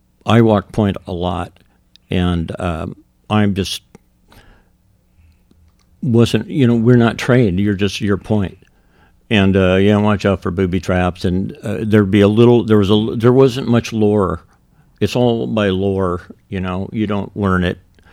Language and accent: English; Ellensburg, Washington, United States; I grew up in Kittitas County in Ellensburg, same you, and I didn't even know there were places like that.